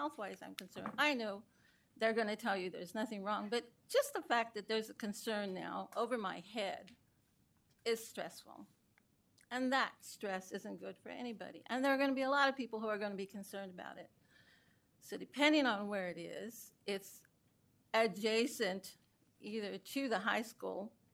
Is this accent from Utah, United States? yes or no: yes; Layton, Utah, United States; also born or lived in Singapore; I grew up in Layton. I was raised on the street that I'm living at now. I moved away. I lived in a very densely populated city overseas, Singapore.